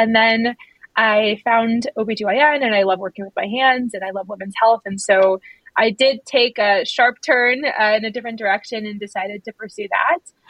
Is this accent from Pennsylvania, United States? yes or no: no; Vermont, United States; I'm originally from Vermont, and actually I'm sitting in Vermont right now at the University of Vermont